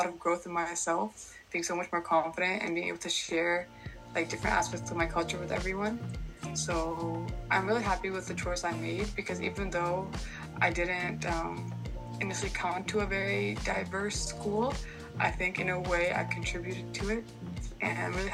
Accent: India; first language Punjabi; English is a second language; I'm very happy with that accent because that is my background. I'm Indian. I'm very proud of it. And also, like, as a kid, like, I speak Punjabi, that is my mother tongue

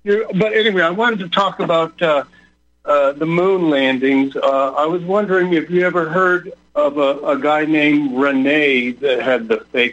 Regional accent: San Francisco, California, United States; Well, I'm formerly from San Francisco, but that doesn't really matter.

